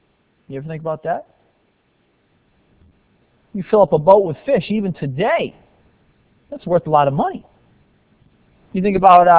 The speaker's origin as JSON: {"language": "English", "region": "New England", "country": "United States", "tie": "born or raised there", "said": "and I was born in New England. I grew up in New England. I can say that I know most of the mentality of a lot of folks who are in New England."}